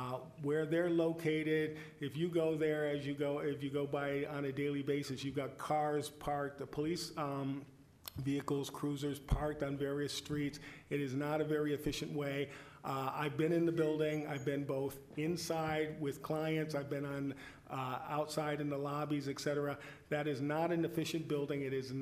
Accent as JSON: {"language": "English", "town": "Pittsfield", "region": "Massachusetts", "country": "United States", "tie": "born or raised there", "said": "I grew up in the Common, Pittsfield. My home is like a couple of blocks away"}